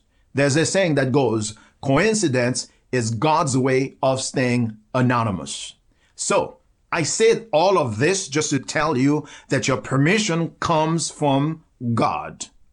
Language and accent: English; Port-au-Prince, Haiti; When I talk about poverty in my village and growing up in Port-au-Prince, the city of Haiti, in extreme poverty, sleeping on the floor in this little room infested with rats and roaches